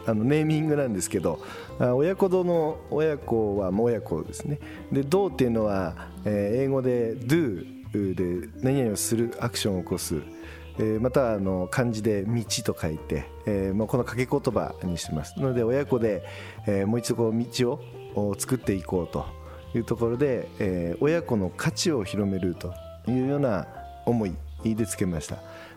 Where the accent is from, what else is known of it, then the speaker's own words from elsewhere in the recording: Fukushima, Japan; その地元の福島で、自分たちがやれることがないかどうか